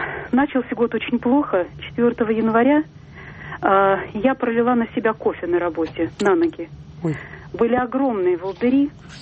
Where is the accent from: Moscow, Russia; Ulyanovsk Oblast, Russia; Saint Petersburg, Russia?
Moscow, Russia; Я из Москвы.